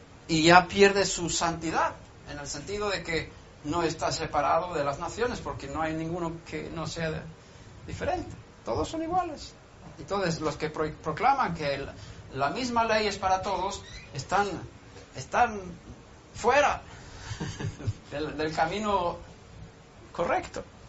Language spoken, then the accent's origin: Spanish; Sweden; Yo averigué, porque yo soy de Suecia y tenemos gente ahí